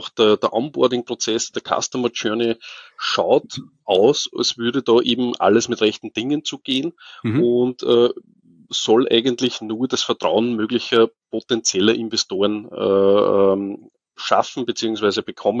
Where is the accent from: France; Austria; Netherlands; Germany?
Austria; Also ja, ich bin Österreicher, wie man unschwer erkennt. … ich bin 40